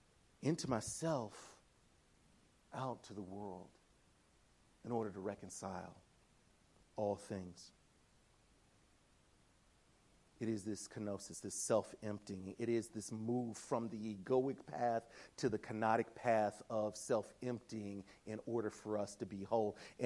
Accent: Tennessee, United States; I'm from Tennessee, so I'm Lectio Divina.

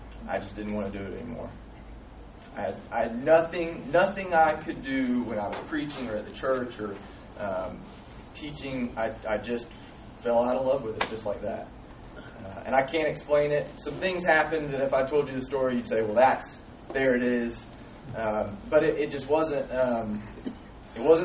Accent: Georgia, United States; If you can't really understand me, it's because I'm from South Georgia.

